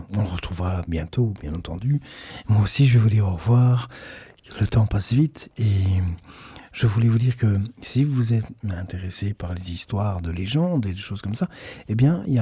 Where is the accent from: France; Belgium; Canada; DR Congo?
Belgium; Wallonia; Il faut en être fier, je suis de Gaume, mais la Wallonie a fait quand même énormément de choses.